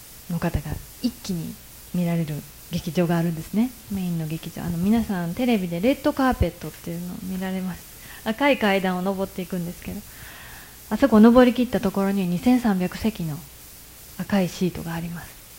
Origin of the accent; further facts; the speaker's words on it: Nara, Japan; 私は奈良で生まれて育って